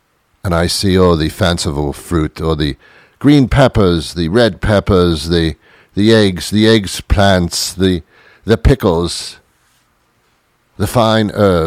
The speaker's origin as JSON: {"language": "English", "region": "New York", "country": "United States", "accent": "British", "lives_now": "Massachusetts, United States", "said": "Why do I have a British accent when I'm not from England at all? I'm from New York, now living in Massachusetts."}